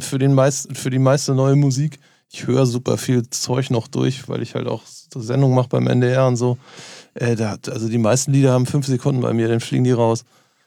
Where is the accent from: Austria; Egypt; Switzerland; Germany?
Germany; Norderstedt, Schleswig-Holstein; Nee, ich komme aus Norderstedt, das ist genau daneben.